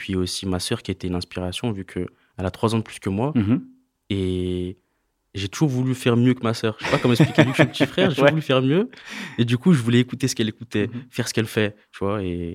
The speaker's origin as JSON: {"language": "French", "town": "Lyon", "region": "Auvergne-Rhône-Alpes", "country": "France", "tie": "born or raised there", "said": "Après, voilà, j'ai grandi à Lyon, ça a été la funk."}